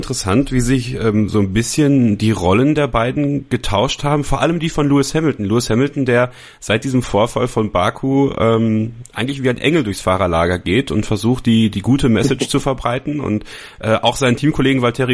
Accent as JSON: {"language": "German", "region": "Wallonia", "country": "Belgium", "tie": "born there", "said": "ich komme ja aus der Ecke von Spa, gebürtig, also ich bin in der Nähe von Spa geboren"}